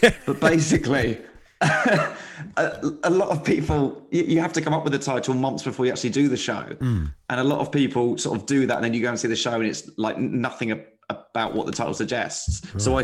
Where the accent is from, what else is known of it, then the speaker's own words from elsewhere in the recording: Slough, South East England, United Kingdom; I'm from originally from Slough. So basically, if you're from Slough